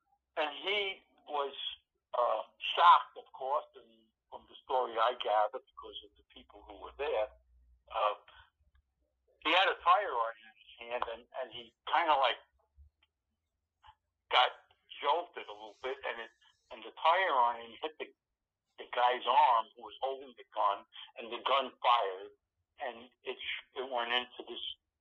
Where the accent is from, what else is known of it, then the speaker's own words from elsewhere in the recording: Brooklyn, New York, United States; Well, at the time, again, growing up in Brooklyn, we already had